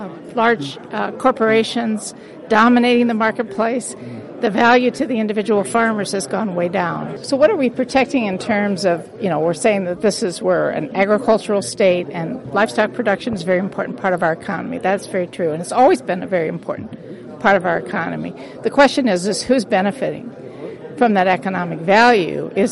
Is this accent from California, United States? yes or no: no; Iowa, United States; I grew up in Hamilton County, and again, we've traditionally had a lot of hog production when I was growing up in that area of the county.